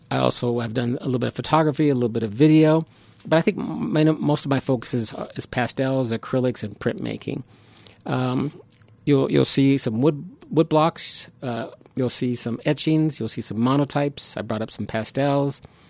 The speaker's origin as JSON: {"language": "English", "region": "New Mexico", "country": "United States", "tie": "born there", "said": "Yeah, I was born in New Mexico."}